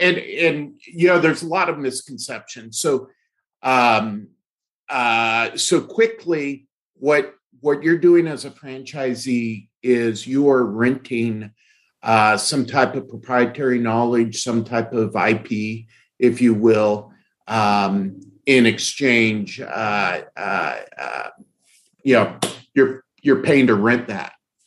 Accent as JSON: {"language": "English", "town": "Fresno", "region": "California", "country": "United States", "tie": "born or raised there", "said": "I think it all started in my youth in Fresno, California. I grew up in Fresno."}